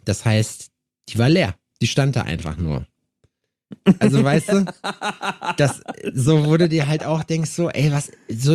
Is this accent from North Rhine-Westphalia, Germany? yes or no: no; Jena, Thuringia, Germany; Ich komm aus dem Osten, damit kannst du mich nicht beeindrucken.